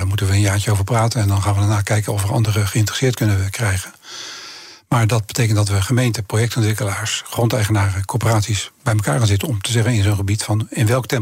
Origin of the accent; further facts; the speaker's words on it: Rotterdam, South Holland, Netherlands; born there; Ja, ik ben in Rotterdam geboren en dat blijf je altijd, hè?